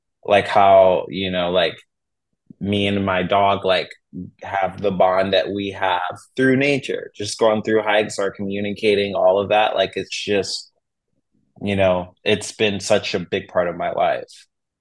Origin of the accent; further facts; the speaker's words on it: Philadelphia, Pennsylvania, United States; when you're born and raised in Philly with not much resources, you do have friends and stuff like